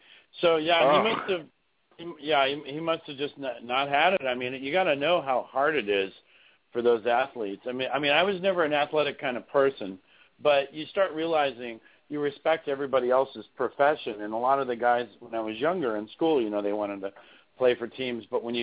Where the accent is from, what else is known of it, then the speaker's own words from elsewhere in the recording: Seattle, Washington, United States; I mean, obviously I'm from Seattle